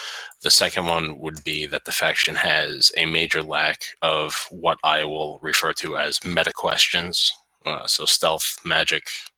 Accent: Staten Island, New York, United States; I'm from Staten Island.

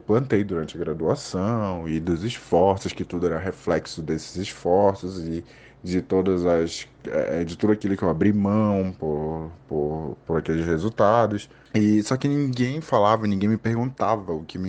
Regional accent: Macapá, Amapá, Brazil; eu tenho 24 anos, eu sou de Macapá, no Amapá.

